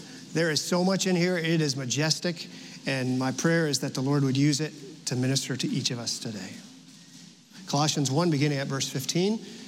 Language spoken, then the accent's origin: English; New Jersey, United States; this is what it's like growing up in New Jersey in the 1970s.